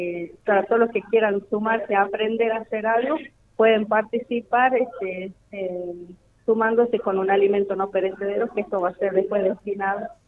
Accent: Belén, Catamarca, Argentina; Yo a donde voy siempre les digo de dónde soy, de Belén también

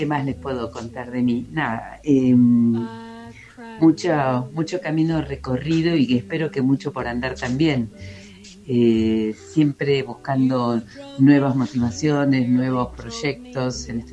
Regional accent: Buenos Aires, Argentina; now in Bariloche, Argentina; Yo vengo de Buenos Aires, pero ya hace 40 años que estoy en Bariloche.

